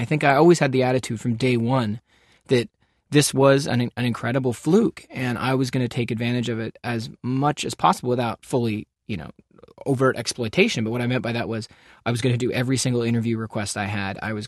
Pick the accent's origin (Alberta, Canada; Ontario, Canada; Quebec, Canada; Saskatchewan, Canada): Ontario, Canada; Toronto; growing up in Toronto